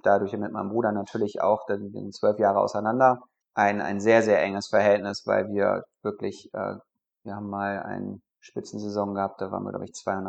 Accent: Salmburg, Germany; 42 Jahre, verheiratet mit einem kleinen Kind. Ich bin hier in Salmburg am Strand eigentlich groß geworden.

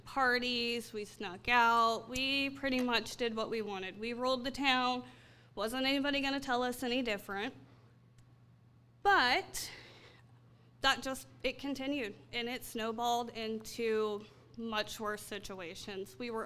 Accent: Vivi, Indiana, United States; I was from a very small town. I'm from Vivi, Indiana. It's a whole lot more bars than there is churches

